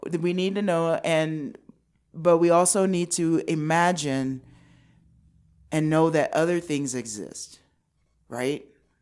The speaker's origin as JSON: {"language": "English", "town": "Queens", "region": "New York", "country": "United States", "said": "Like, I'm from Queens. You know, we knew who Donald Trump was when he was back then."}